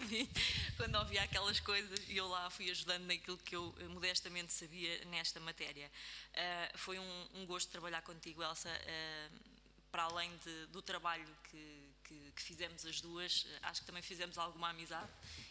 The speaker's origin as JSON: {"language": "Portuguese", "region": "Guarda", "country": "Portugal", "said": "Eu sou também presidente de uma Assembleia Municipal da minha terra, sou do Distrito da Guarda"}